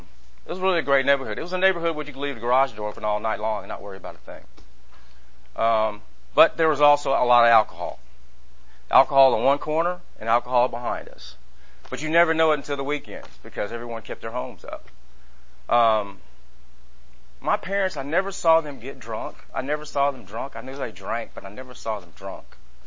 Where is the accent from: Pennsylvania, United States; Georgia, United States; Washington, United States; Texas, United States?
Georgia, United States; Marietta; born there; I'll just start off with … I was born in Marietta, Georgia.